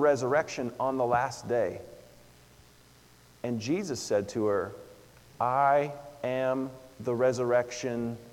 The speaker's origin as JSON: {"language": "English", "town": "Seattle", "region": "Washington", "country": "United States", "tie": "born or raised there", "lives_now": "Nampa, United States", "said": "I was born here in Nampa. And from that time, I always knew my dad to be a basketball coach. And so I grew up playing basketball. He had actually coached at Nampa Christian. And we moved to Seattle"}